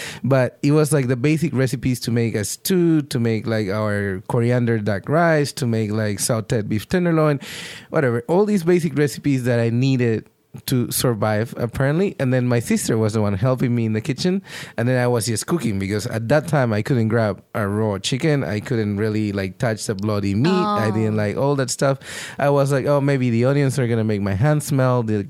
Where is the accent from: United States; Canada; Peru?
Peru; English is a second language; I grew up in Peru. I'm originally from Peru.